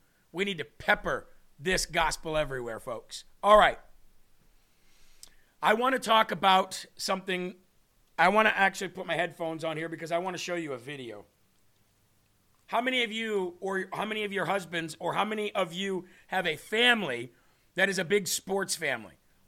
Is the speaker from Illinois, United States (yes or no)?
yes; Illinois, United States; But what it meant for me was, I grew up in Illinois, so the Chicago Bears, in the middle of the country, in Illinois